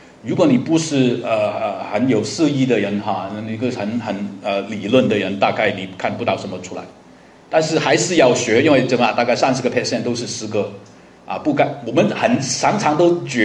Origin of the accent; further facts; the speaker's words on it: China; 我们中国人都很多诗